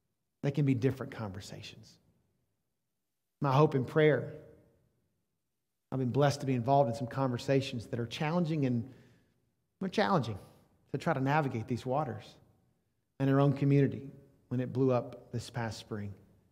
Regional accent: the South, United States; I grew up in the South. I grew up saying the South will rise again.

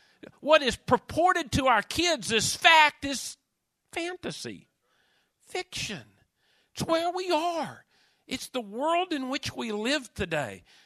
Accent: United States; I remember growing up in America and being very, very proud that we weren't like the Soviet Union

